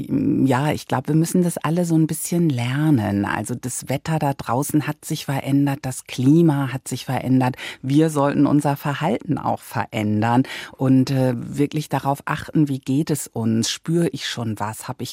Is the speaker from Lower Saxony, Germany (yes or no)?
yes; Lower Saxony, Germany; Na, ich fahre tatsächlich sehr gerne an die Nordsee. Da komme ich nämlich her aus Ostfriesland